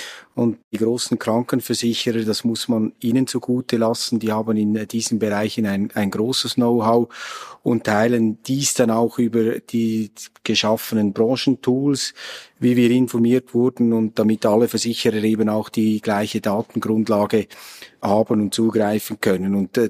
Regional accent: Switzerland; wenn eben diese innovativen Produkte erst am Schluss bei uns in der Schweiz landen

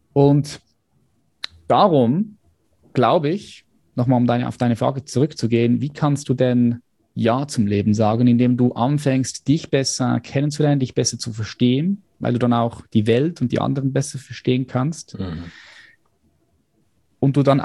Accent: Switzerland; ich bin von der Schweiz

